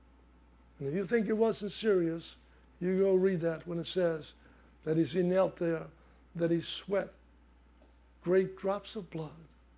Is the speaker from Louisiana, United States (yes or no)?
yes; New Orleans, Louisiana, United States; I'm just nobody from the Ninth Ward in New Orleans.